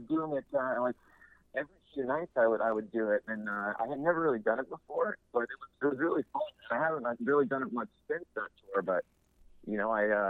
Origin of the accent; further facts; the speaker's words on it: Long Island, New York, United States; we're originally from Long Island, New York, so kind of the whole like Northeast is sort of our where we started out touring